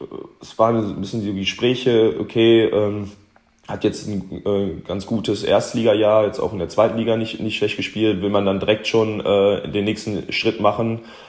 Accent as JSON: {"language": "German", "town": "Wermelskirchen", "region": "North Rhine-Westphalia", "country": "Germany", "tie": "born there", "said": "als gebürtiger Wermelskirchner, also das Bergische Land ist mir nicht ganz fremd"}